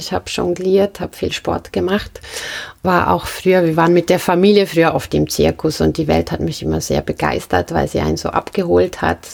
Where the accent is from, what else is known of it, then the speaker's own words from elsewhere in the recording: Marbach, St. Gallen, Switzerland; Aus Marbach. Das liegt zwischen St. Gallen und Bux und der Rhein fließt da ebenfalls lang.